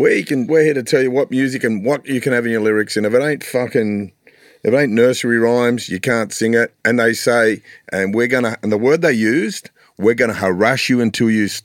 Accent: Mount Druitt, New South Wales, Australia; I grew up in Mount Druitt, and I remember coppers just bashing it.

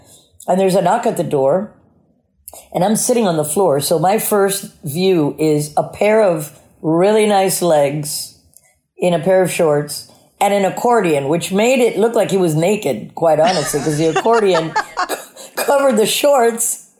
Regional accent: South Carolina, United States; my mom tried to drag me to a wedding that summer of one of my dad's army buddy's daughter that I grew up with in South Carolina.

